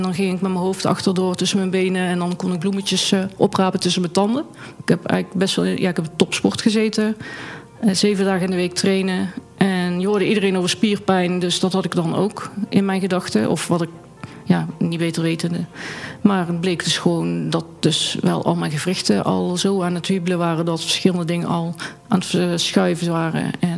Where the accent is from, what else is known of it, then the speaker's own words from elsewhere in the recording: Eindhoven, North Brabant, Netherlands; ik kom uit Eindhoven. Ik ben 52 jaar